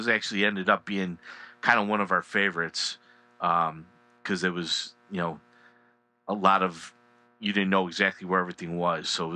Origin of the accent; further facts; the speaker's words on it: Illinois, United States; this is crazy because we're from Illinois, which is about as flat gets